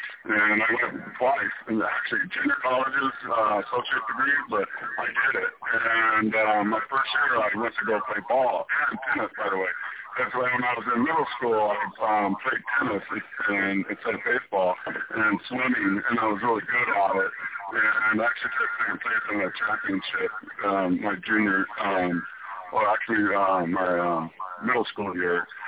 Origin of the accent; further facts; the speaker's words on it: California, United States; I'm from California. My first game, they're my team.